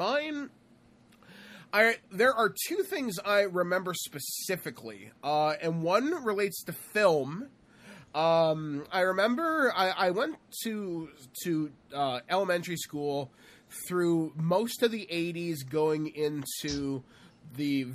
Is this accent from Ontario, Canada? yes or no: yes; Shallow Lake, Ontario, Canada; my hometown where I grew up had this little tiny video store next to one of the best biker shops in the world, if you can believe that. It was located in my little town of Shallow Lake